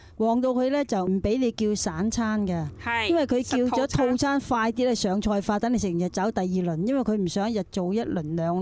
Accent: Guangdong, China; 我哋广东人叫红烧圆蹄

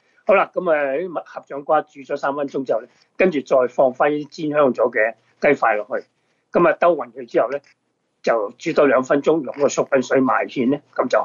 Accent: China

